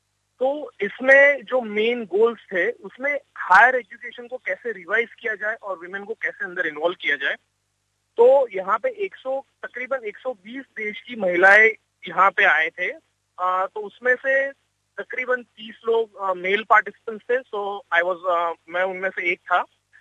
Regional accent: Gujarat, India; जैसे कि मैं गुजरात से बिलोंग करता हूँ

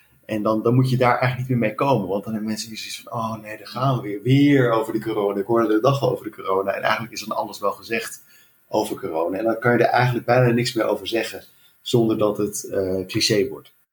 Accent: Netherlands; Want ja, ik ben een Nederlander.

